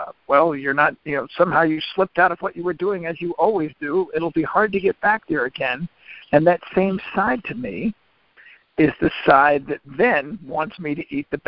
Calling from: Maryland, United States; I'm calling from Maryland.

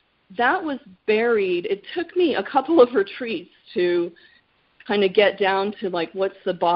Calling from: New Mexico, United States; And I'm calling from New Mexico instead of California for a change.

